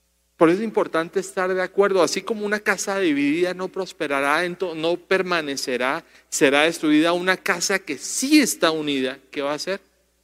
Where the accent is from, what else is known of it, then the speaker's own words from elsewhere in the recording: Colombia; crecimos conociendo una casa de alguien que vivía cerca cuando yo crecí en Colombia.